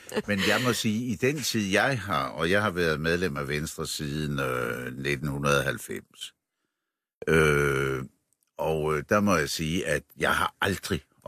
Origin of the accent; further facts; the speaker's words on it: Copenhagen, Capital Region of Denmark, Denmark; now in Jutland, Denmark; Jeg er selv københavner og emigreret.